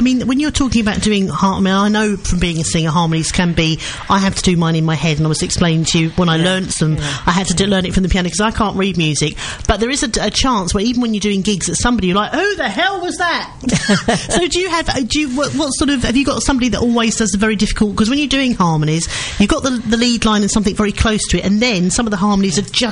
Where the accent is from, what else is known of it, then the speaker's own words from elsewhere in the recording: Thurrock, East of England, United Kingdom; Because I'm actually from Thurrock as well. I'm from down that way, and I do like coming into Brentwood.